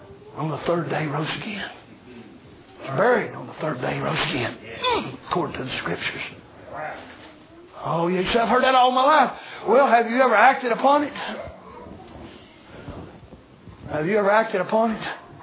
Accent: United States; born there; I was born in America to godly parents that love you.

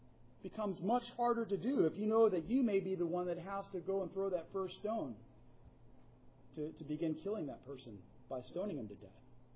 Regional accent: California, United States; I believe the punishment back in my home state of California is 2 to 4 years.

